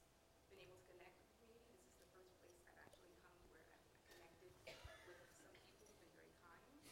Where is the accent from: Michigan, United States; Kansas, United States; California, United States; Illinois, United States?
California, United States; Los Angeles; now in Palo Alto, United States; I'm actually from Los Angeles.